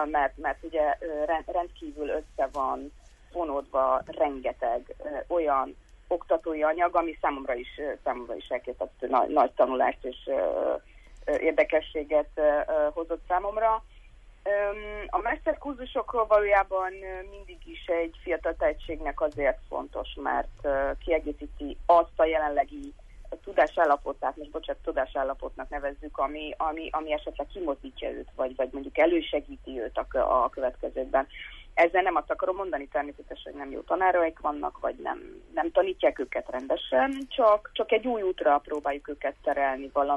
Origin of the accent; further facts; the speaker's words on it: Transylvania, Romania; mint erdélyi erdélyszármazású is